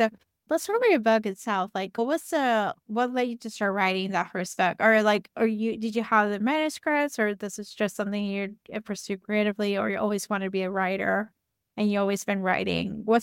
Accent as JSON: {"language": "English", "country": "Puerto Rico", "said": "I'm from Puerto Rico, so we had a couple of hurricanes where we'd have power."}